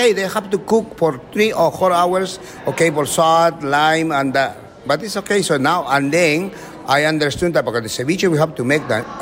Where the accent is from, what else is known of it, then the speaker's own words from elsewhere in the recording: Ancash, Peru; I am from Ancash. This is a Lima, North Lima.